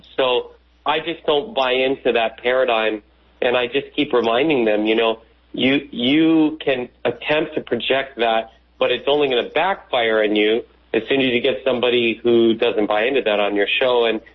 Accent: Hawaii, United States; they made a lot of assumptions about me because I was from Hawaii.

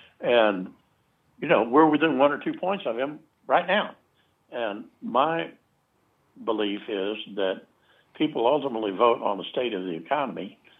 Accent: the South, United States; And, you know, I grew up in the South. I know how these people think about it.

